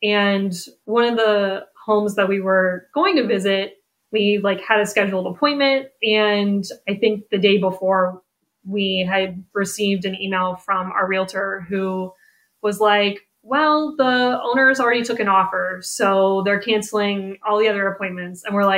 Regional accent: Ohio, United States; We've both were born and raised in Northeast Ohio, and we're probably about half an hour away from where we grew up.

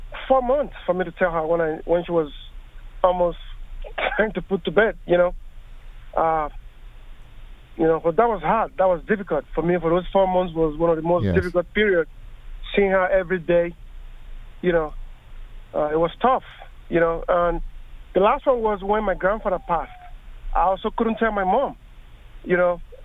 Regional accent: Nigeria; I'm from Nigeria originally.

